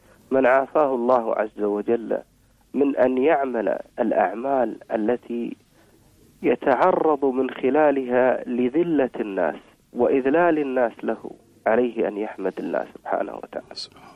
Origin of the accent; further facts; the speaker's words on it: Kuwait; ولو عملوا عندنا في الكويت أو وجدوا فرص عمل